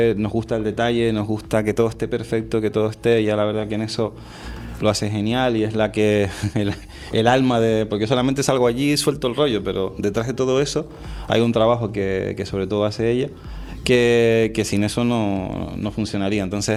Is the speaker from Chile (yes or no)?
no; Tejina, Canary Islands, Spain; para que vean que hasta si yo, que soy de Tejina, lo sé hacer.